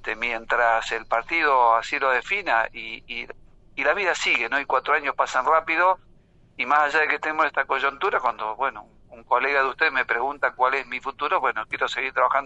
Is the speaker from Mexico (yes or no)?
no; Argentina; sin duda como argentino en el cuarto oscuro voy a definir mi voto